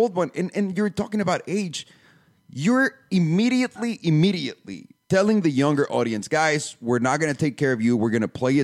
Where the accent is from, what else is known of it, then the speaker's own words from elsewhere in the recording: Mexico; I've never been able to pronounce his last name because I grew up in Mexico.